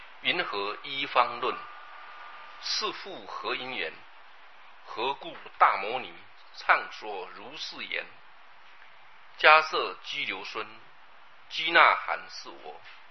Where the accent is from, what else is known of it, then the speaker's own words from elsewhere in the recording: China; 我们中国人喜欢简单